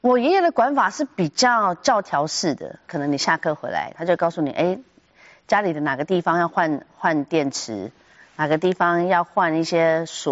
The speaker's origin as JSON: {"language": "Chinese", "region": "Chiayi", "country": "Taiwan", "tie": "born or raised there", "also_born_or_lived": "Kaohsiung", "said": "阿公阿嬷带大。我是在高雄出生，嘉义长大，两岁的时候就给阿公阿嬷接管这样子。"}